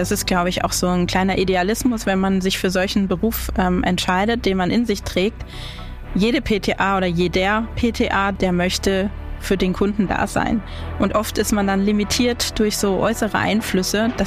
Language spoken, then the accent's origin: German; Southern Germany, Germany; wir kommen ja aus dem Süden von Deutschland